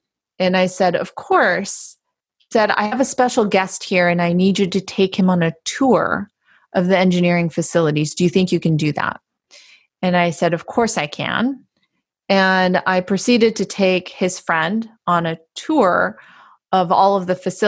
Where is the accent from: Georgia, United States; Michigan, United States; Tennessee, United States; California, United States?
California, United States; Palo Alto; And I mentioned that I was from Palo Alto.